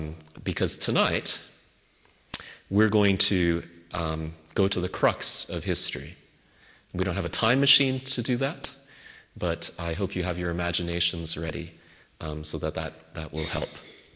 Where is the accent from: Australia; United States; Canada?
Canada; I'm originally from Canada, so actually I prefer more of the winter sports like ice skating.